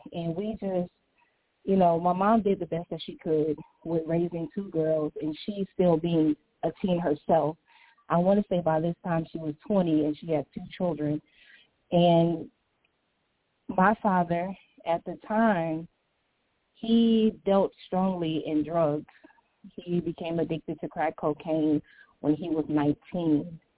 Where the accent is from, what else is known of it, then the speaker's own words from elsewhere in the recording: St. Petersburg, Florida, United States; Well, just like my bio, I grew up in St. Petersburg, Florida. And childhood for me, it started off difficult.